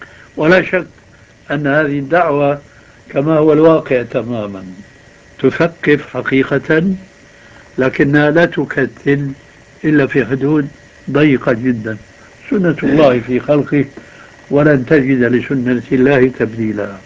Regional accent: Syria; يا أستاذ، يقولون عندنا في الشام عزيز من دون قيام.

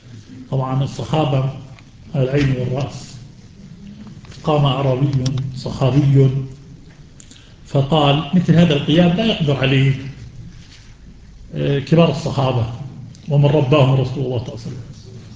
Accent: Jerusalem, Palestine; أكلت برتقال يافا بلدي، أنا مقدسي لكن فلسطين،

